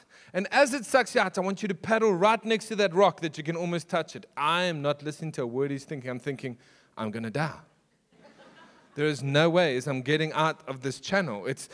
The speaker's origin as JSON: {"language": "English", "town": "Nelspruit", "region": "Mpumalanga", "country": "South Africa", "tie": "born or raised there", "said": "I grew up with surf stories my whole life, but I was stuck inland. It's like born to be a surfer, but stuck inland."}